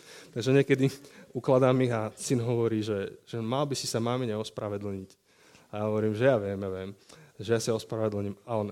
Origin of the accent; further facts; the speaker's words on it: Žilina, Žilina Region, Slovakia; som zo Žiliny, som kazateľom